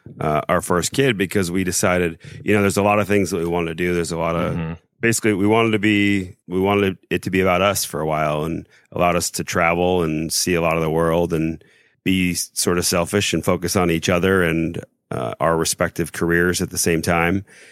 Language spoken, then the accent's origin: English; Indianapolis, Indiana, United States; So I'm from Indianapolis originally.